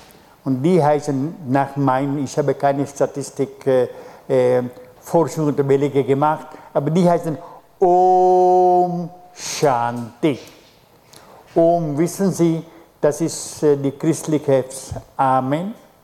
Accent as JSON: {"language": "German", "country": "India", "said": "Und natürlich, ich als Inder liebe die Inder."}